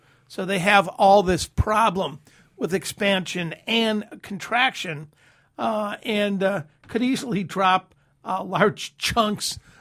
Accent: Detroit, Michigan, United States; I was from Detroit, Dan.

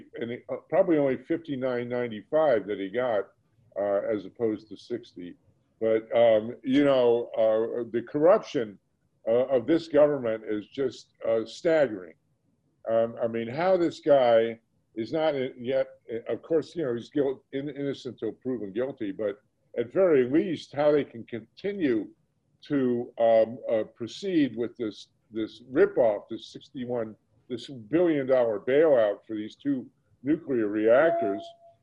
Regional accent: Columbus, Ohio, United States; I mean, you know, I grew up in Columbus. I never remember any earthquake

